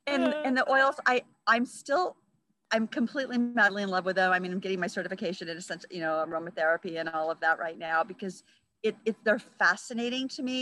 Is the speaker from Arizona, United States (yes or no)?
yes; Arizona, United States; I used to live in Arizona. When I was raised in Arizona.